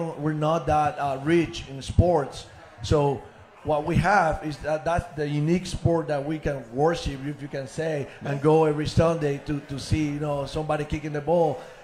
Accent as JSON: {"language": "English", "country": "Ecuador", "second_language": "English", "said": "You know, I'm from Ecuador."}